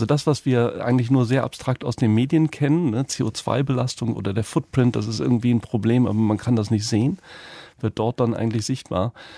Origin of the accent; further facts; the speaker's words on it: Mönchengladbach, North Rhine-Westphalia, Germany; Wir sind beide in Mönchengladbach groß geworden und das ist ja am Niederrhein.